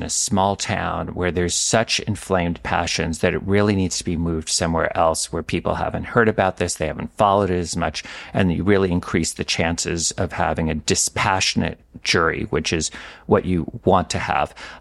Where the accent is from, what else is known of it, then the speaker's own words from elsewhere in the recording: New York, United States; There was a judge in the district I grew up in the Eastern District of New York